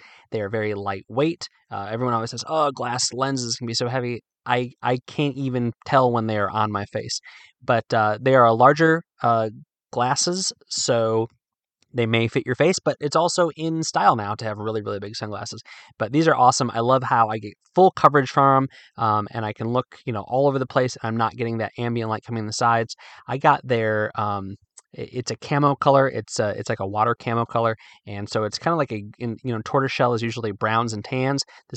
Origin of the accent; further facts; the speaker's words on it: Midwest, United States; I say in the article that although I'm from the Midwest, Virginia is home.